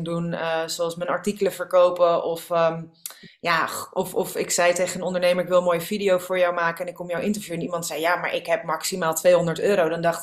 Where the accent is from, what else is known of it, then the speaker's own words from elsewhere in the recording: Nieuwkoop, South Holland, Netherlands; also born or lived in Amsterdam; 38, en ik ben geboren in Amsterdam. En toen zijn mijn ouders, toen ik 2 werd, in een heel klein dorpje gaan wonen, waar ik ben opgegroeid in Nieuwkoop.